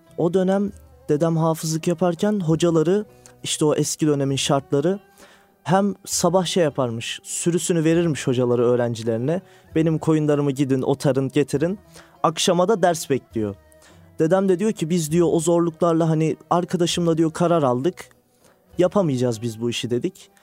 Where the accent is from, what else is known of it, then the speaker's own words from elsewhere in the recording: Istanbul, Turkey; İstanbul'da Avcılar'da doğdum. Şu an Bakırköy'de oturuyorum.